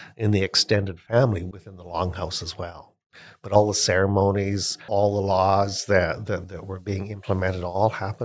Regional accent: Canada; In Canada, yes.

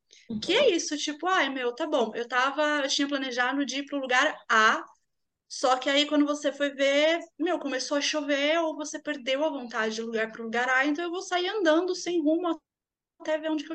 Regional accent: Santo André, São Paulo, Brazil; Eu sou de Santo

